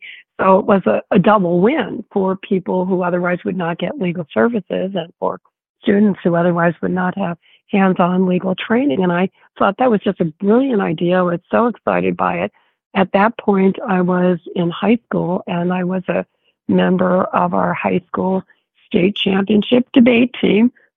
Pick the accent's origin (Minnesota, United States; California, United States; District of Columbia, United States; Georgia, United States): Minnesota, United States; I grew up in Minnesota, but my mother was a transplanted New Yorker, very unhappily transplanted.